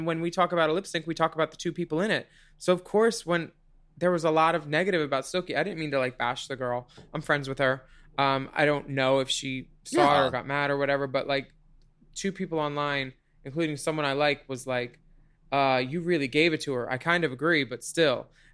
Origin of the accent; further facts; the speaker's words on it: Pennsylvania, United States; Because we're girls from Pennsylvania, babes.